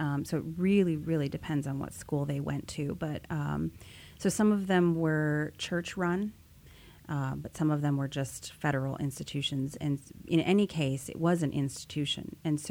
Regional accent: Minneapolis, Minnesota, United States; also born or lived in Turtle Mountain, North Dakota; I am actually a product of relocation and was able to get a really good education growing up in Minneapolis instead of Turtle Mountain, where I'm from in North Dakota.

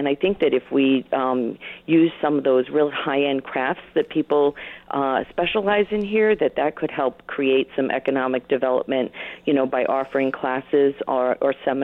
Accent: Massachusetts, United States; now in Rochester, United States; I didn't grow up here locally. I grew up in the Boston area, and my family cannot convince me to move back

